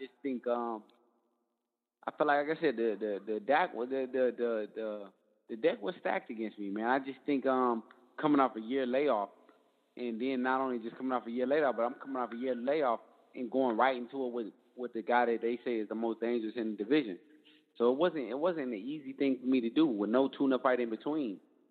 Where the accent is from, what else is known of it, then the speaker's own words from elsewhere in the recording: Detroit, Michigan, United States; I mean, like I said, I'm from Detroit, man. There's nobody and nothing in this world that I fear.